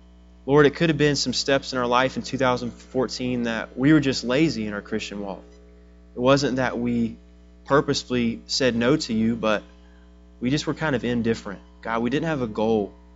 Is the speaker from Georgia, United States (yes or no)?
yes; Georgia, United States; I'm from Georgia, so I'm a Braves fan.